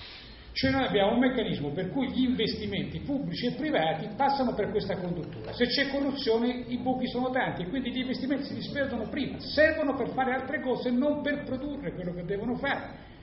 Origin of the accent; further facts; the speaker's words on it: Calabria, Italy; se posso anche permettermi da calabrese